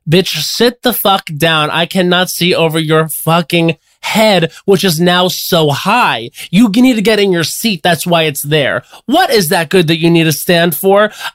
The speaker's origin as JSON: {"language": "English", "town": "Long Island", "region": "New York", "country": "United States", "said": "Joel thinks I'm from New Jersey more than he thinks I'm from Long Island."}